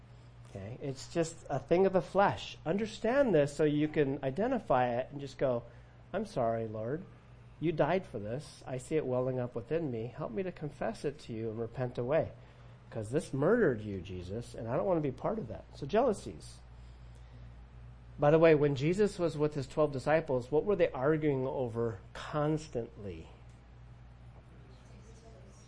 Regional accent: Cypress, California, United States; I grew up in Cypress, California, in Orange County

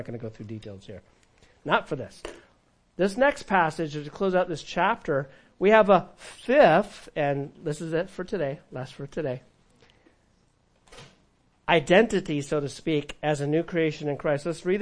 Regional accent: California, United States; growing up in California

